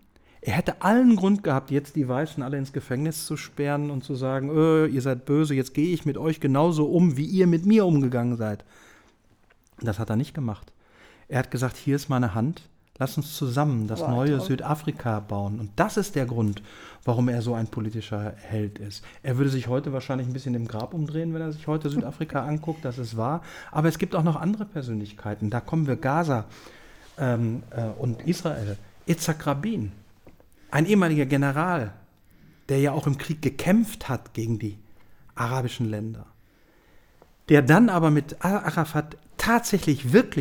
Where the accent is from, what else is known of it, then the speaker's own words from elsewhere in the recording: Germany; gerade ich als Deutscher